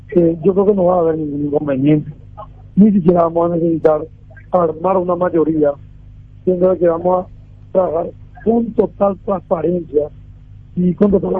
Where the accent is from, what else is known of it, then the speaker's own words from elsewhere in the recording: Ciudad del Este, Alto Paraná, Paraguay; born there; Es que yo nací acá en Ciudad del Este. Esta ciudad le dio toda mi familia.